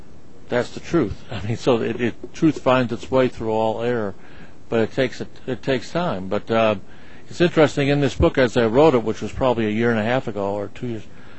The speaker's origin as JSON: {"language": "English", "town": "Cleveland", "region": "Ohio", "country": "United States", "tie": "born or raised there", "said": "I based on growing up in Cleveland, Ohio, and a lot of black people in the community."}